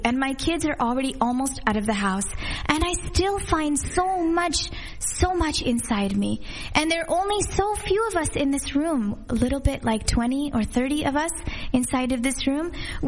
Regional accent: North Carolina, United States; When I was a little girl, I had moved from Laguna Beach, North Carolina. I grew up in North Carolina. And I was there with my family, my mother, my father, my sister.

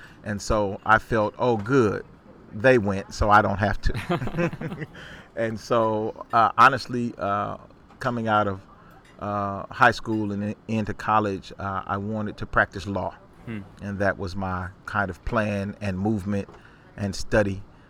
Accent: Holly, Louisiana, United States; We grew up in Holly, Louisiana, down in the woods.

